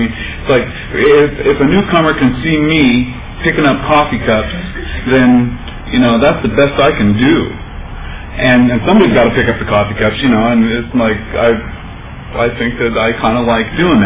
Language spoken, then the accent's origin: English; Olympia, Washington, United States; I'm an addict. And I'm from out of town. I'm from Olympia, Washington.